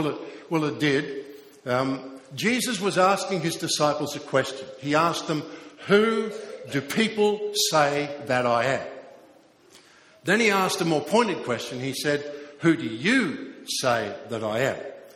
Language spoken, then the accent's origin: English; Australia; because I'm an Australian, I have a greater responsibility here than for anywhere else on the earth.